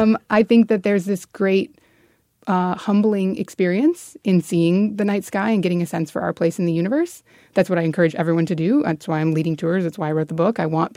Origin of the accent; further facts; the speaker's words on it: Alaska, United States; I think growing up in Alaska, having access to really good dark skies through a major portion of the year every year was critical to me.